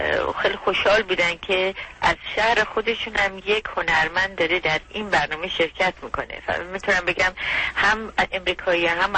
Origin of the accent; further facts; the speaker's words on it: Iran; من در ایران به دنیا آمدم، اونجا بزرگ شدم، مدرسه رفتم، اونجا مملکت منه. من هر جایی هم که توی دنیا برم اون ریشه های خودم رو فراموش نمی کنم. من ارمنی هستم، ریشه های ارمنی من فراموش نمی کنم.